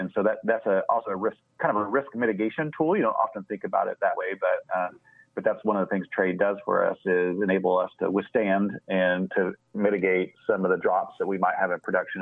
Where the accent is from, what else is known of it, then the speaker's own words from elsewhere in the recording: Texas, United States; I grew up in the Texas Panhandle, and a lot of irrigation there.